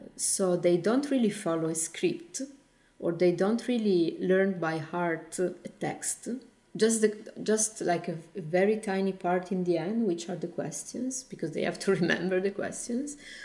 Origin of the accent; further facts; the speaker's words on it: Bologna, Emilia-Romagna, Italy; It was an invitation and a commission by Fondazione del Monte in my hometown in Bologna.